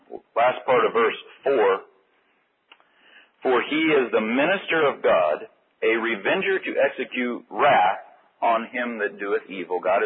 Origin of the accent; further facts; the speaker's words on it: Modesto, California, United States; As I grew up in West Modesto